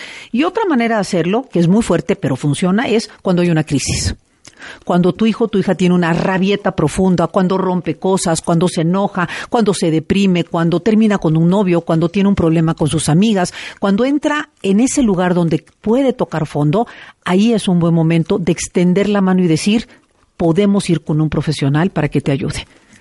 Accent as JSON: {"language": "Spanish", "region": "Veracruz", "country": "Mexico", "also_born_or_lived": "Puebla", "moved": "yes"}